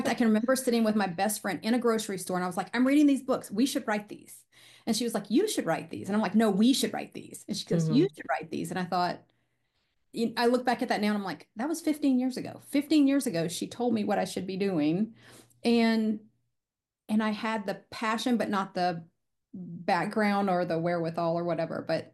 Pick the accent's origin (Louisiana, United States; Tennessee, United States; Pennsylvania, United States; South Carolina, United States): Louisiana, United States; I grew up outside of New Orleans, and so to walk those streets and bring those smells and sounds and foods in was just a great time for me.